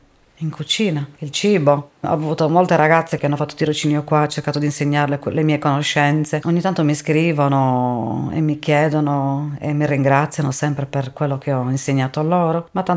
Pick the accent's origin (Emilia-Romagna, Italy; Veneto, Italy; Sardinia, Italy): Sardinia, Italy; Assemini; Io sono di Assemini